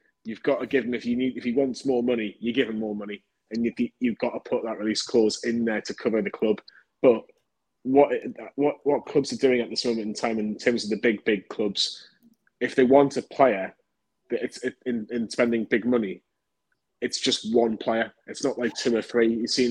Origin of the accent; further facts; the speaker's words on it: England, United Kingdom; But you look at the options that we've got as an Englishman and like wanting England to do well.